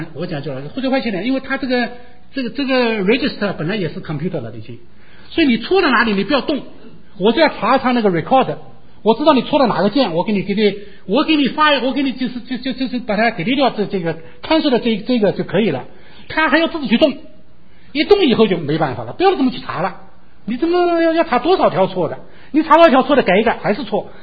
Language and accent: Chinese; China; now in United States; 那么我是中国人，因为在中国待的时间长